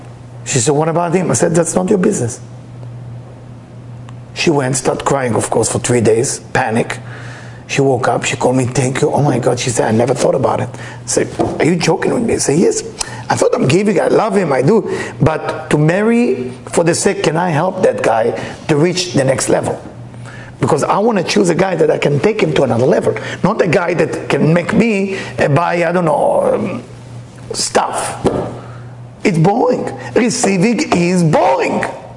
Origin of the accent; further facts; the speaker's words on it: New York, United States; Well, you know me, Leo, I'm tough, I'm New Yorker, he's California